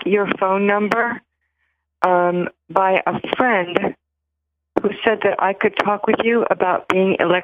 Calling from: Austin, Texas, United States; I'm calling from Austin, Texas.

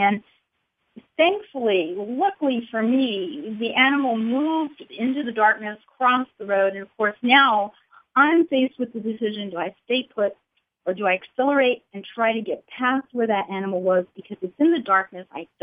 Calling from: California, United States; I'm calling from Southern California.

